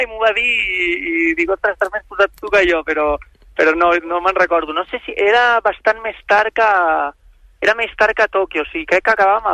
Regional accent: Barcelona, Catalonia, Spain; segur que com a espectadors i com a barcelonins, doncs la disfrutarem a tope

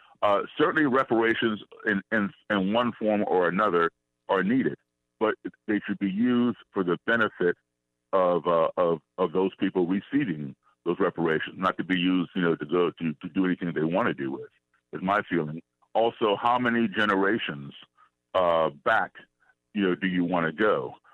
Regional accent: Chicago, Illinois, United States; I'm from Chicago originally, so I get to come to my home state.

